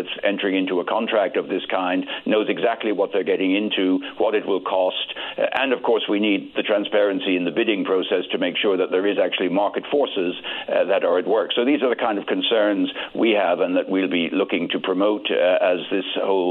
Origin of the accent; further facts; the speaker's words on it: Ireland; Well, I mean, as an Irishman, I can only think of Brexit with great sadness.